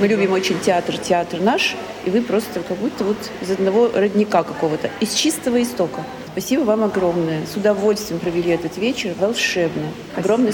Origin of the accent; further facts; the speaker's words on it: Siberia, Russia; я тоже родом из Сибири.